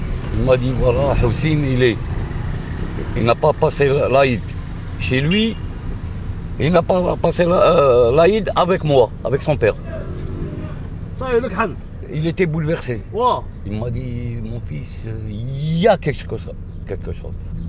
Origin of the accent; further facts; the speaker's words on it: Mostaganem, Mostaganem Province, Algeria; Parce que moi, je suis d'origine de Mostaganem.